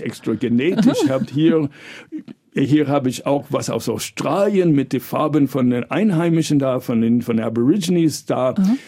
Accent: United States; German is a second language; Ich komme ja aus Amerika, wie ja man hört.

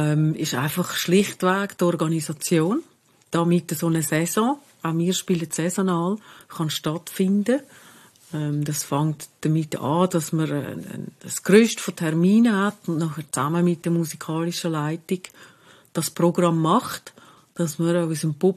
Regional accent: Zurich, Switzerland; ich bin da in Zürich aufgewachsen, in der Schule, in Oberstrasse. Und habe auch hier in Zürich studiert, also Linguistik und Publizistik.

